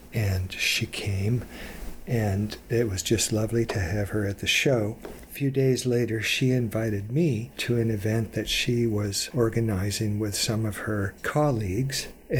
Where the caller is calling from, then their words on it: San Francisco, California, United States; I'm speaking from San Francisco, which, of course, is one of the wealthiest cities in the United States.